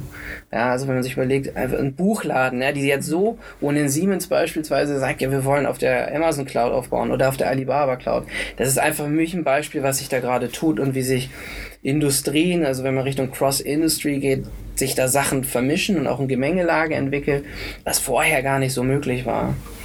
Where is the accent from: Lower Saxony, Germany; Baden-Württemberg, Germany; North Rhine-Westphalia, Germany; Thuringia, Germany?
Lower Saxony, Germany; Jever; ich komme aus der Region, also ich bin gebürtiger Jeferaner.